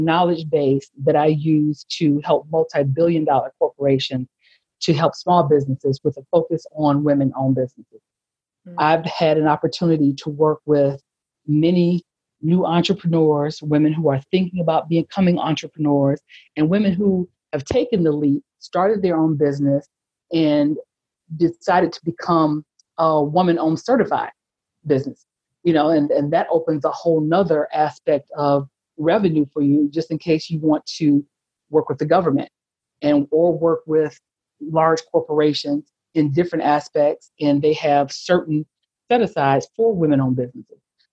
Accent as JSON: {"language": "English", "town": "Detroit", "region": "Michigan", "country": "United States", "said": "I'm from Detroit, Michigan. I actually live in a suburb of Detroit now."}